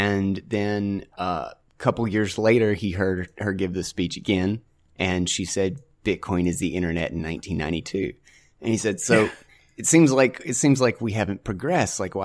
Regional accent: North Carolina, United States; Oh, yeah. I'm from North Carolina.

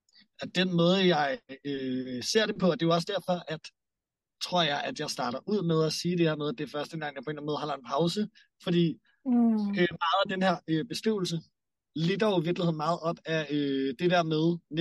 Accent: Copenhagen, Capital Region of Denmark, Denmark; jeg er født og opvokset i Store København, og er meget rundet af især København, og med alt det pulserende liv, der på en eller anden måde er der.

